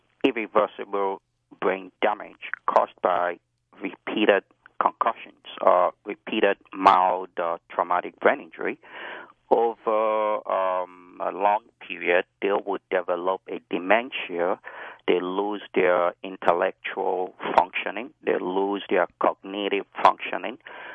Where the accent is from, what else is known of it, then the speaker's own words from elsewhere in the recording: Nigeria; Ironically, originally I came from Nigeria.